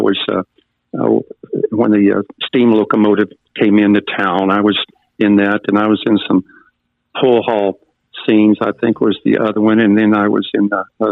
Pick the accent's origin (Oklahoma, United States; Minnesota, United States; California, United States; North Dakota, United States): Oklahoma, United States; I was born and raised in Oklahoma, and I just had no idea this went on.